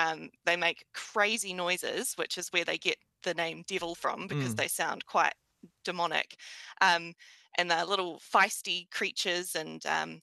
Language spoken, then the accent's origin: English; New Zealand; as a Kiwi who doesn't normally have to think about those things